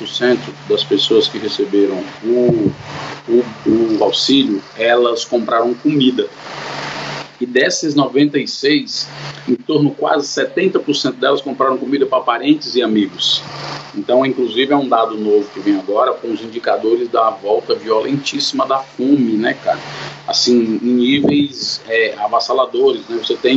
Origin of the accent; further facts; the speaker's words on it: Fortaleza, Ceará, Brazil; Eu sou aqui de Fortaleza, Ceará